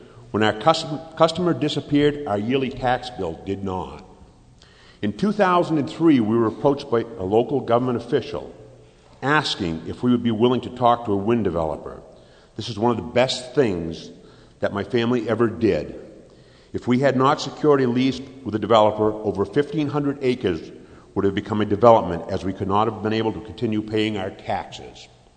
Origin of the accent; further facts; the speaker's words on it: Hanover, New Hampshire, United States; I was born right here in Hanover Hospital in March of 1952. No, I'm not a transplant from somewhere else. I went to school in Newport Public Schools